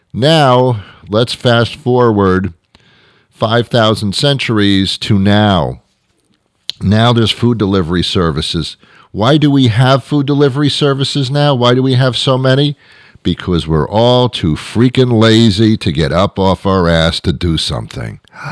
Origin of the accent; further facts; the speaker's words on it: New Jersey, United States; I lived in New Jersey. I was brought up in New Jersey. Don't hold that against me. I was brought up in New Jersey.